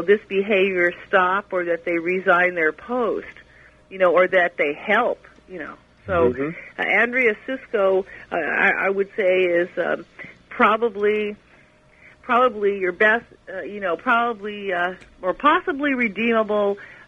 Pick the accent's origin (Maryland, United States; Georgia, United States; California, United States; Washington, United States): California, United States; Los Angeles; I know I come from Los Angeles